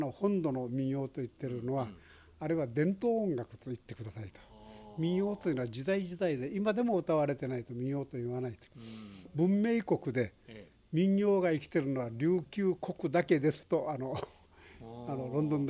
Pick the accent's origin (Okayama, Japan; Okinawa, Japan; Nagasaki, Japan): Okinawa, Japan; Naha; born there; うちは那覇で生まれて、もう5歳の時には基づいてたんですが